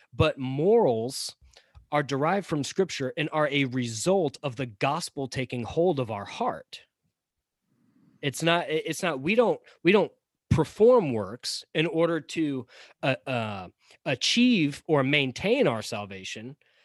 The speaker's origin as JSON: {"language": "English", "region": "the South", "country": "United States", "tie": "born or raised there", "said": "Chris and I live in the South. We grew up in the South."}